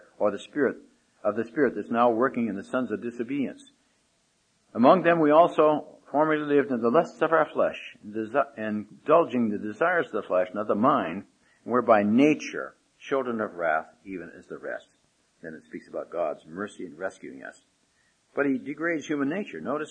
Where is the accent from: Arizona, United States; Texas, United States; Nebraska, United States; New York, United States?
Nebraska, United States; Omaha; I was out in Nebraska, my old home state. I was born in Omaha last century.